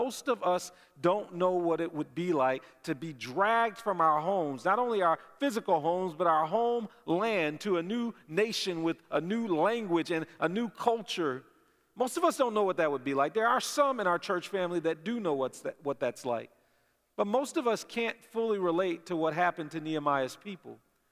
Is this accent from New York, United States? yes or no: no; Detroit, Michigan, United States; I'm from Detroit. I'm here now on the other side of the state, 2 hours away from home.